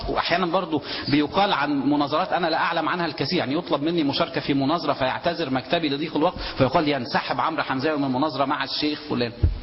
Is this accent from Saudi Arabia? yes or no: no; Egypt; لان نظام رئاسي صنع عندنا في مصر